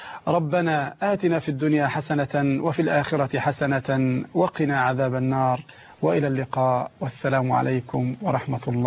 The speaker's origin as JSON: {"language": "Arabic", "country": "Egypt", "said": "وهذا موجود حتى عندنا في مصر. في مصر هنا موجود"}